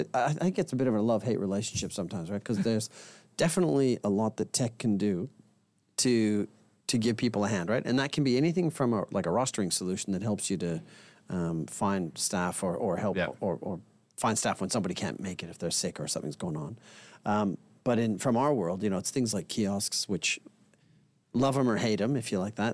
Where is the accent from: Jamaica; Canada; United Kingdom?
Canada; now in Australia; So that means I grew up in Canada, and have lived in Australia for about 30 years. Hence the slightly polluted accent that I carry around.